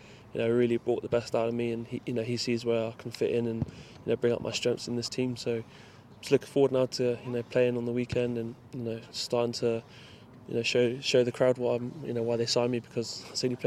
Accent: South West England, United Kingdom; Yeah, I'm pretty passionate down there. You know, there's a bridge that separates us. So, you know, for me, you know, growing up there

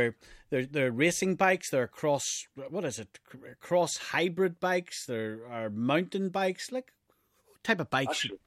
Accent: Northern Ireland, United Kingdom; the Northern Ireland people have to go through a special door because they have to film us because we're from Northern Ireland

